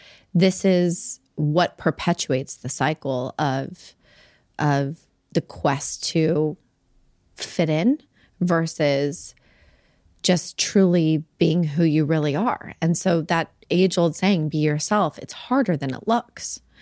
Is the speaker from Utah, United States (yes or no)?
yes; Salt Lake City, Utah, United States; I've watched over the years women I grew up with in Salt Lake City